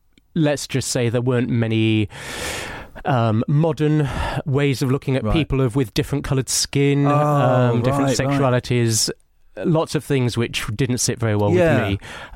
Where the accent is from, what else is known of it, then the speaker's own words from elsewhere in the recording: Yorkshire and the Humber, United Kingdom; Well, I grew up in South Yorkshire. Not the most enjoyable of childhoods.